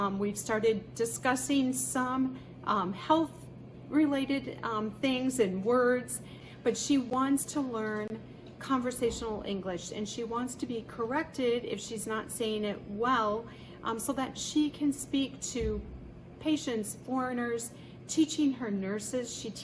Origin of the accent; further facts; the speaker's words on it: Milbank, South Dakota, United States; from Milbank, South Dakota.